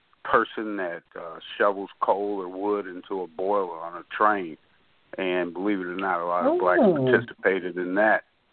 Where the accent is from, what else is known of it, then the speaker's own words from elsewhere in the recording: Chicago, Illinois, United States; I'm a Chicago. I grew up in Chicago. Lived in South Shore community when I was in high school, of course. East Englewood, growing up.